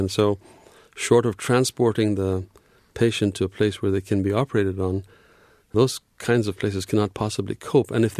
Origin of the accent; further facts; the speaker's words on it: Ethiopia; I was born in Ethiopia of expatriate parents and had all my education there. So I knew the land well